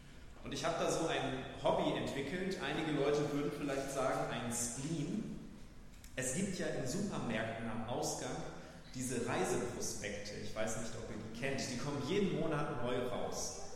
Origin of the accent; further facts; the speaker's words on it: Leer, Lower Saxony, Germany; also born or lived in Münster; now in Hanover, Germany; Ich bin in Münster geboren und dann in Leer in Ostfriesland aufgewachsen. Aber wir sind jetzt seit Oktober letzten Jahres hier in Hannover.